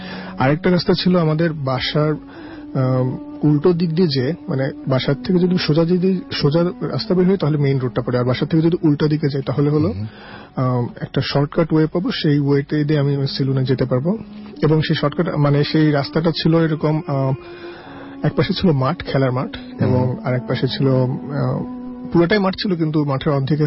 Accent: Mirpur, Dhaka Division, Bangladesh; আমি মিরপুর থেকে এসেছি।

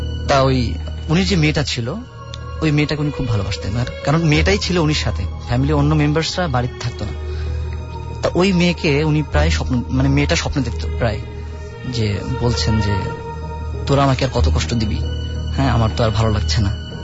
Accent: Bagerhat, Khulna Division, Bangladesh; এটা আমার গ্রামের বাড়ি বাগেরহাটে, একটা অঞ্চল, আমি নাম বলছি না।

